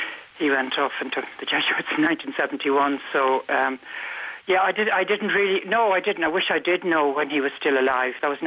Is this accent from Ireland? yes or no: yes; Dublin, Leinster, Ireland; it was kind of was well known around Dublin, as that I came from Dublin Four, that I wasn't my mother's child.